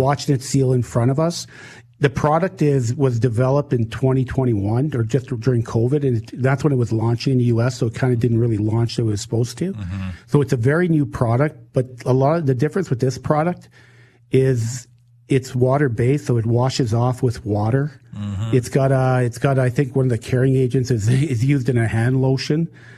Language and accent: English; St. Louis, Saskatchewan, Canada; finding my identity as a Métis boy, you know, a young guy growing up in St. Louis, Saskatchewan.